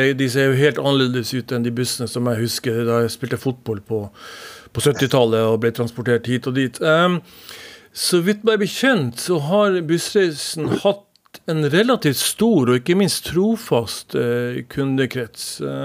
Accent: Hammerfest, Finnmark, Norway; Da jeg vokste opp i Hammerfest på 1960-tallet

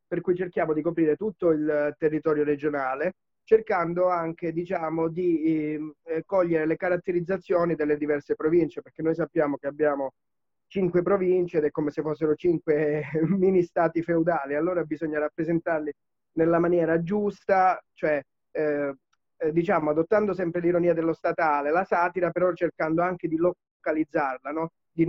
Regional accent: Catanzaro, Calabria, Italy; Io sono di Catanzaro, con Catanzaro Lido sono sullo Ionio.

